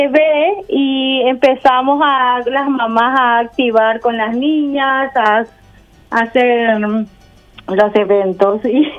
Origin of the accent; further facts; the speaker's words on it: Asunción, Paraguay; Y entonces, cuando vinimos aquí en España, ella tenía 7 años. Y ya había hecho el primer curso de danza paraguaya allá en Paraguay, en Asunción, uh-huh. Porque somos de Asunción.